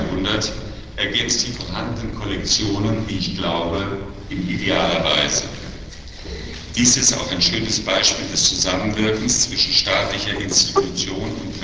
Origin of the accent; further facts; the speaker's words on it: Germany; Ich freue mich natürlich als Deutscher besonders